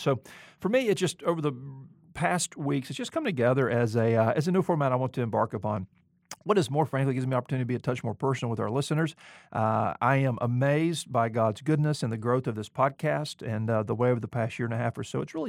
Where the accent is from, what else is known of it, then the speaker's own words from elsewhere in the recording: Mobile, Alabama, United States; What is more, welcome to Alabama, my home state. I'm from Mobile, the other end of the state